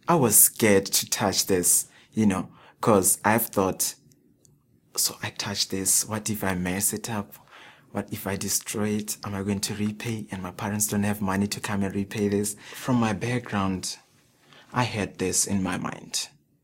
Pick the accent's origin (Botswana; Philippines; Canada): Botswana; I come from Botswana.